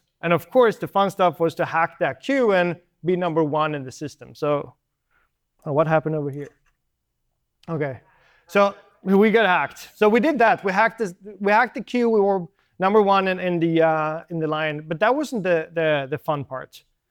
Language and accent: English; Sweden; I'm from Sweden. So if I yawn, it's because I'm jet lagged.